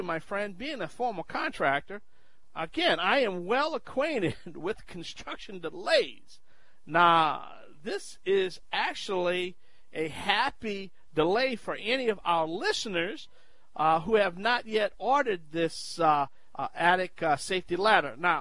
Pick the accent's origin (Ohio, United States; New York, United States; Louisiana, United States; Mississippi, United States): Louisiana, United States; I'm the Cajun originator down in South Louisiana, down in Cajun country.